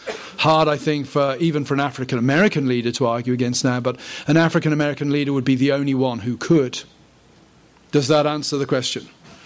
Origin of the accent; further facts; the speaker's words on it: United Kingdom; now in United States; I'm a British guy coming to America from the outside